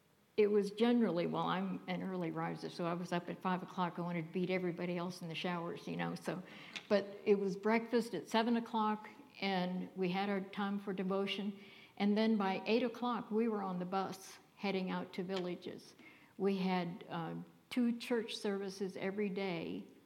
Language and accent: English; Virginia, United States; I mean, I was an outsider in that group because I'm from Virginia and the rest were all from Ohio